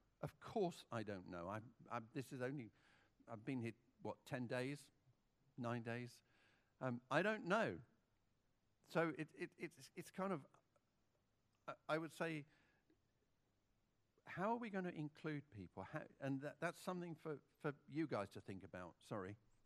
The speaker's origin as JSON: {"language": "English", "town": "Malmesbury", "region": "South West England", "country": "United Kingdom", "said": "We come from Malmesbury in Wiltshire in the UK, a bit west of bit east of Bristol, a bit west of Swindon."}